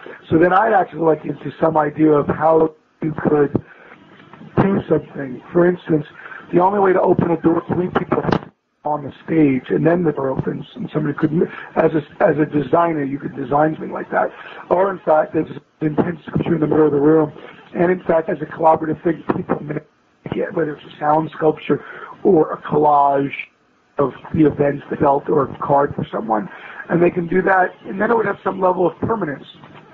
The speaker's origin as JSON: {"language": "English", "town": "New York City", "region": "New York", "country": "United States", "said": "You know, I'm from New York City, and I forgot what happened."}